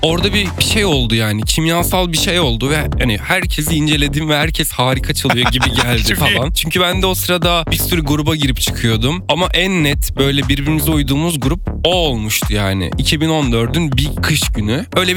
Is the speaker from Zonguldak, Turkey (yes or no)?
no; Bursa, Turkey; Biz Bursalıyız.